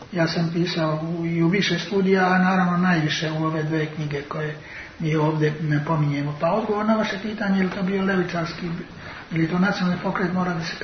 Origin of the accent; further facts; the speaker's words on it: Federation of Bosnia and Herzegovina, Bosnia & Herzegovina; Ja sam Hercegovac, ja sam u Mostaru završio gimnaziju. Živio, dakle, dosta dugo, jedno vrijeme čak i živeo u gradu, iako sam živeo u Čapini pa sam u školu išao vozom.